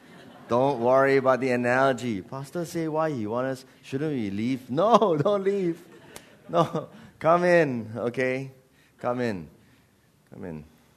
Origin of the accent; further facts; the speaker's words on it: Malacca, Malaysia; English is a second language; Malacca, you know Malacca? I come from Malacca.